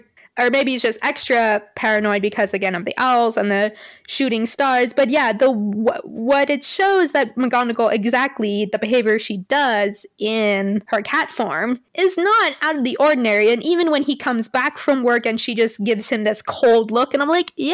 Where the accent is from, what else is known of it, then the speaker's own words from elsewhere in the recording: Oregon, United States; because I grew up on the West Coast, like in Oregon, and, you know, been to California a lot